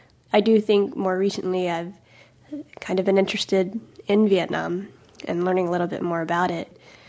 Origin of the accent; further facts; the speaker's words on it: the South, United States; Growing up in the South, the last thing you want to do is bring attention to yourself.